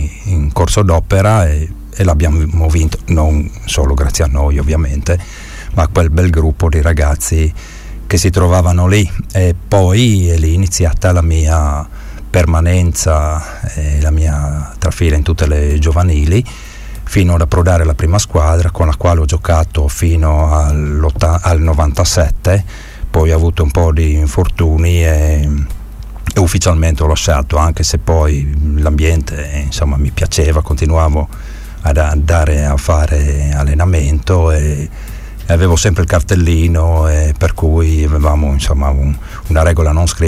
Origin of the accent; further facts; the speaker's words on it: Cedarchis, Friuli-Venezia Giulia, Italy; 1986 a 13 anni dopo i primi 3 anni fatti nelle giovanili del Cedarchis, che è il mio paese